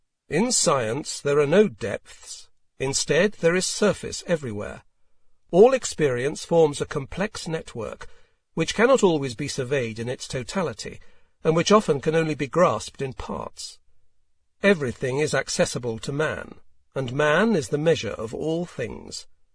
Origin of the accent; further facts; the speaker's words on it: Vienna, Austria; my vision of midnight in Vienna, dropping in spontaneously on various moments in the rich past of my hometown.